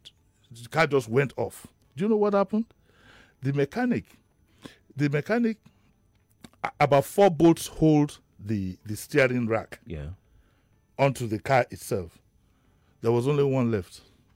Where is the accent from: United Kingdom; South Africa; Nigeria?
Nigeria; Lagos; I grew up in Yaba, which was a hub of entertainment.